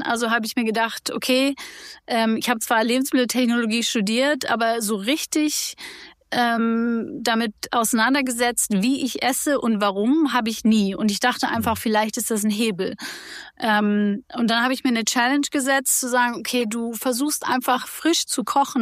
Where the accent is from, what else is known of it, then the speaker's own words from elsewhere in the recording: New York, United States; also born or lived in East Africa; now in Tegernsee, Germany; ich bin in New York geboren und in New York und Ostafrika aufgewachsen und war eigentlich überall so auf der Welt unterwegs.